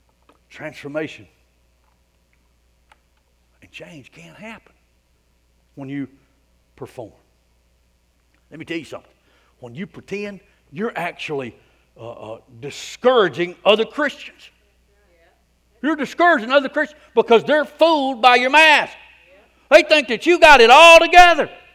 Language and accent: English; Rockmart, Georgia, United States; I remember growing up on Elm Street, Rockmart.